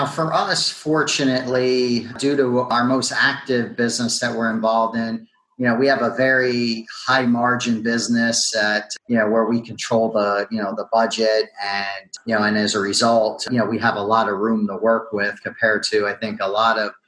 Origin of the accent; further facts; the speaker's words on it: Allentown, Pennsylvania, United States; So I grew up in the Allentown, Pennsylvania area. Most of my family is, you know, scattered throughout southeastern Pennsylvania between, you know, Allentown and Philadelphia.